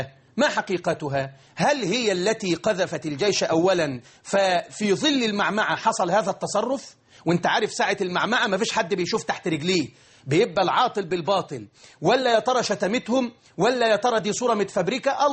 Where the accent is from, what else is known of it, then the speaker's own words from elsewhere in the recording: Egypt; بلدنا مصر